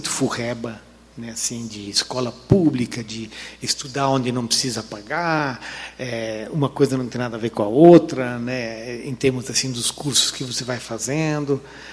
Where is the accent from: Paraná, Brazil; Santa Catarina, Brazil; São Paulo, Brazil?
Santa Catarina, Brazil; Joinville; born there; eu nasci em Joinville, de uma família, digamos, muito de descendentes alemães, uma família simples. Meu pai era ferramenteiro, soldador, gostava de mecânica